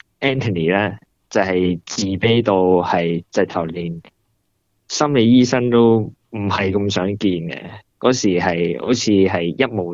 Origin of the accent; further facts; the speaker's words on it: Hong Kong; accent: Hong Kong; now in Sydney, Australia; 同学就笑我嘅口音嘅。一开始嘅时候咧，系接受唔到自己，咦？点解啲香港口音咁重嘅？